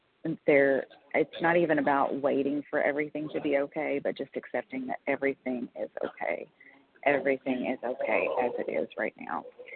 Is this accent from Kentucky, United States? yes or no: yes; Kentucky, United States; calling from, I'm from Kentucky. I'm actually in Florida this week.